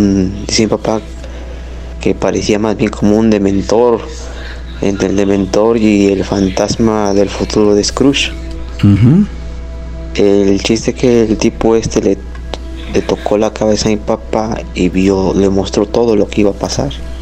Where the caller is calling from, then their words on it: Xalapa, Veracruz, Mexico; de Jalapa, Veracruz.